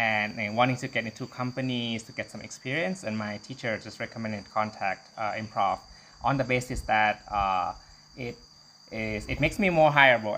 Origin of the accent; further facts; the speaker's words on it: Bangkok, Thailand; English is a second language; also born or lived in United States; I'm from Bangkok, Thailand. I lived in the US for 11 years. And the past 9 years, I've been moving back to Thailand